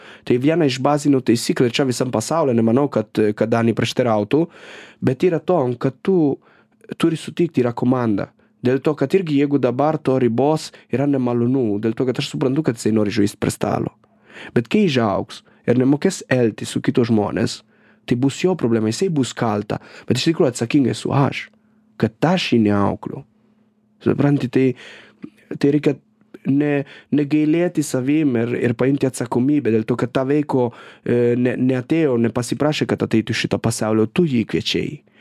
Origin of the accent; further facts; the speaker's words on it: Italy; aš nepykite, esu italas